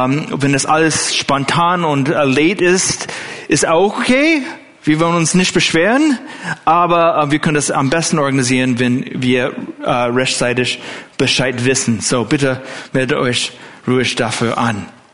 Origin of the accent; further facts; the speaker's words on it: Costa Mesa, California, United States; German is a second language; now in Germany; bei uns in der Gemeinde. In Calvary Chapel Costa Mesa, wo ich aufgewachsen bin.